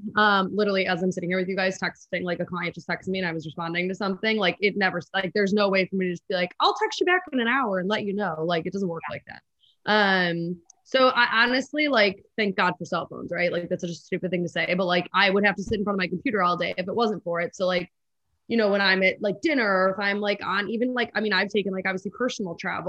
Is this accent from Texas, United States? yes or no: no; Chicago, Illinois, United States; also born or lived in Los Angeles; I'm from Chicago. So I always like booking Chicago trips